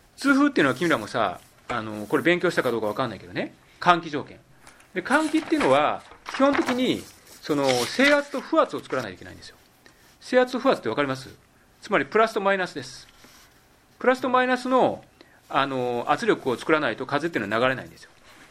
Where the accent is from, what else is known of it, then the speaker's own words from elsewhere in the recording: Kansai, Japan; いや僕だからもともと関西人だからさ関西のメンタリティってよく分かるんだけど